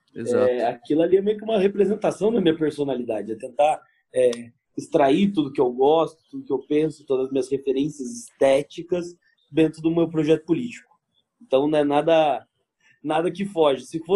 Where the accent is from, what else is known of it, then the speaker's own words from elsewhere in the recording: Botucatu, São Paulo, Brazil; Minha mãe, quando estava grávida, deixou a cidade porque achava que aqui não era um bom lugar para criar o filho dela, voltou para o interior, né, para Botucatu, e lá onde eu fui criado